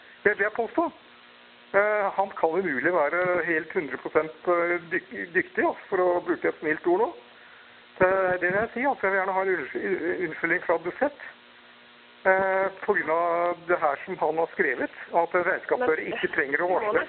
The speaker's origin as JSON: {"language": "Norwegian", "town": "Arendal", "region": "Agder", "country": "Norway", "tie": "born or raised there", "said": "Og jeg snakker jo feil dialekt også, jeg har aldri klart å høre om dialekten min. Aldri hatt noe interesse av det heller, tror jeg. Selv om jeg har bodd i Arendal hele mitt liv."}